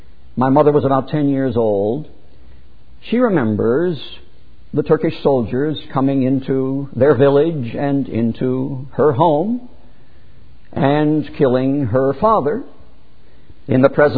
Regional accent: United States; I hate no one. I'm an American.

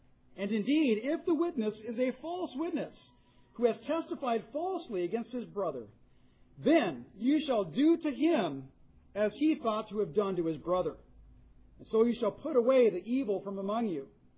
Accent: California, United States; I believe the punishment back in my home state of California is 2 to 4 years.

